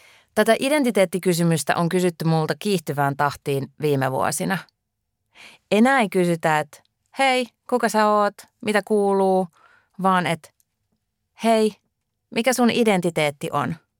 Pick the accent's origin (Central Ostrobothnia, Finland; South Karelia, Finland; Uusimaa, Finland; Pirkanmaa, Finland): South Karelia, Finland; Imatra; moved away; Mun juuret on itärajalla. Mä oon syntynyt Pohjois-Karjalassa ja asunut koko lapsuuden siellä ihan pienessä Honkavaaran kylässä. Ja sitten me muutettiin Imatralle, kun mä olin 9-vuotias. Imatra on ihan Venäjän rajalla. Ja siellä mä asuin niin kuin lukion loppuun saakka.